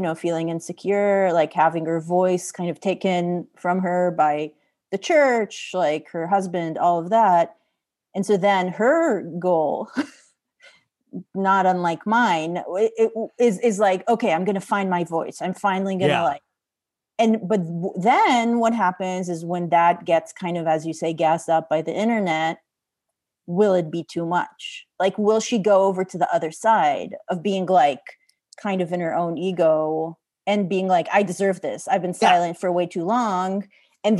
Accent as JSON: {"language": "English", "country": "Israel", "said": "I'm from Israel."}